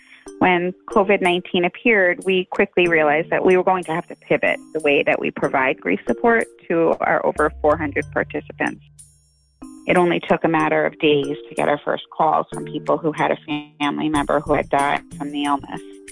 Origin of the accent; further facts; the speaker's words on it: Westfield, New Jersey, United States; I'm from Westfield, New Jersey.